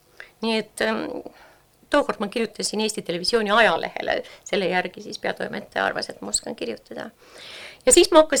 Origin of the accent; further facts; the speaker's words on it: Tartu, Tartu County, Estonia; Soome keelt ma ei osanud absoluutselt, noh, mina, kes ma olen Tartust pärit.